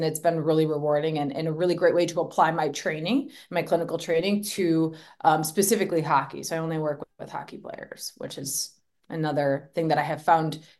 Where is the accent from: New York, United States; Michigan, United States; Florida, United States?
Michigan, United States; I'm from Michigan, so hockey town, that kind of counts a little bit, right?